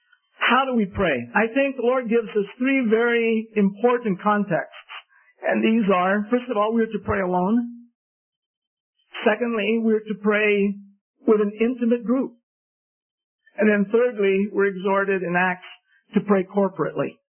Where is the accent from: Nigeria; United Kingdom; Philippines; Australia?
Philippines; I grew up in the Philippines and received training as a linguist, went back to analyze one of the Philippine languages.